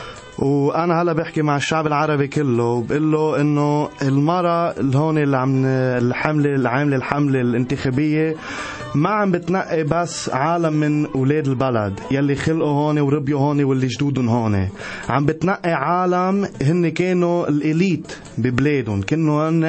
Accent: Canada; also born or lived in Lebanon; Je suis un Canadien, mais qui a des origines libanaises. J'ai passé la plupart de ma vie au Liban, dans une école américaine, et puis je passais mes étés ici

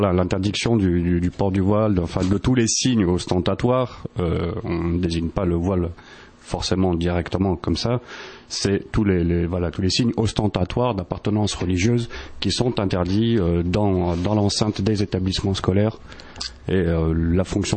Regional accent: Lyon, Auvergne-Rhône-Alpes, France; après avoir fait cette première recherche l'année dernière à Lyon, puisque je suis originaire de Lyon.

